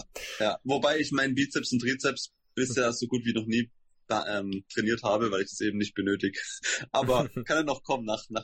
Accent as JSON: {"language": "German", "town": "Haslach", "region": "Baden-Württemberg", "country": "Germany", "tie": "born or raised there", "said": "von meinem Lieblingsdöner in Haslach, in meiner Heimatstadt"}